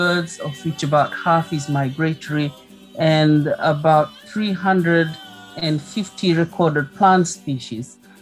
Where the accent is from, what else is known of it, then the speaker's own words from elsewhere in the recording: Moala, Eastern Division, Fiji; I come from Fiji. I live in Fiji